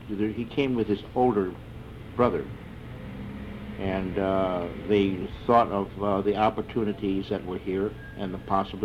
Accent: San Francisco, California, United States; born there; now in North Hollywood, United States; I was born in San Francisco in the year 1915. San Francisco.

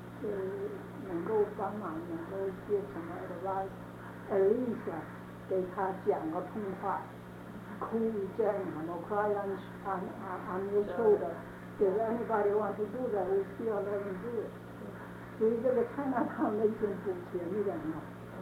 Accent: China; 我们中国人，我看就是中等。

